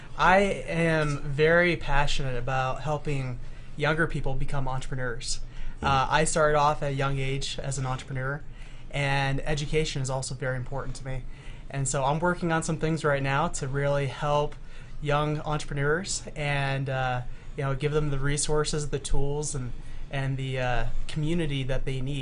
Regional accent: Detroit, Michigan, United States; So I grew up in Detroit.

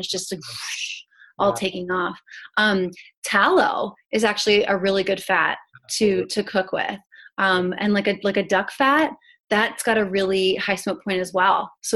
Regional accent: Hershey, Pennsylvania, United States; You know, again, I'm from Hershey, Pennsylvania

